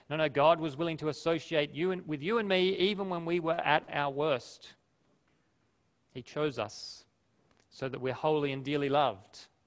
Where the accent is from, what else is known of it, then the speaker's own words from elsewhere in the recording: Australia; I'm Australian. I speak English.